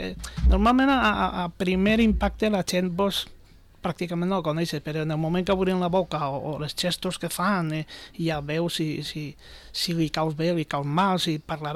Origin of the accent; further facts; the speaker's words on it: Vila-real, Valencian Community, Spain; Jo de Villarreal. Diu, Villarreal, això on és? Home, el que va guanyar l'Europa League. Ah, ostres, pues sí. Ara, sí, sí, de la província de València. Jo, València, no, de Castelló. Un poble que, de la ceràmica porcelanosa.